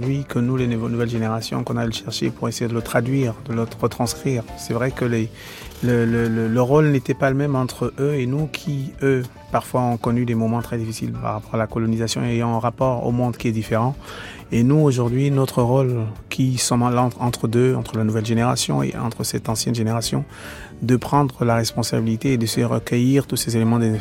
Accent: Cameroon; mais également pouvoir nous aujourd'hui en tant que Camerounais, rentrer réellement en contact avec notre histoire

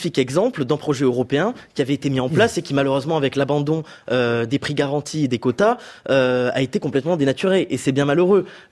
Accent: Toulouse, Occitanie, France; Pour ma part, vous savez, je suis toulousain.

